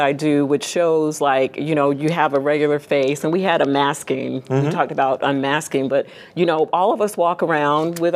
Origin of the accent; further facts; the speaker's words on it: Brooklyn, New York, United States; I grew up in New York, but we grew up in different parts of New York. He's in Long Island. I was Brooklyn.